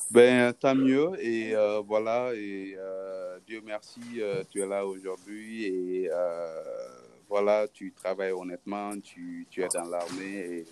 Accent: Guinea; quand tu dis armée chez nous en Afrique, plus précisément en Guinée, tu parles d'une globalité

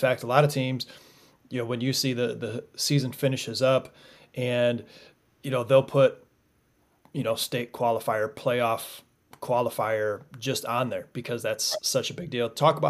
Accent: Michigan, United States; also born or lived in Ohio / Indiana; I'm from Michigan, lived in Ohio, lived in Indiana, Midwest, everybody makes the playoffs.

